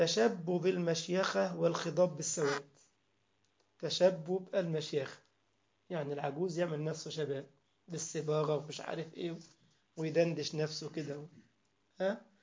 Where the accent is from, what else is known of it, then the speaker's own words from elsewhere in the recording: Egypt; بيسموها سكسوكة عندنا في مصر